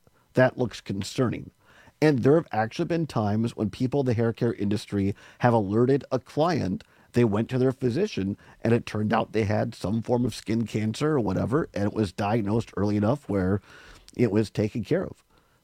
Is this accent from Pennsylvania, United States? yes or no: no; Richland Center, Wisconsin, United States; many people that listen to this program know I grew up in Southwest Wisconsin, in Richland Center.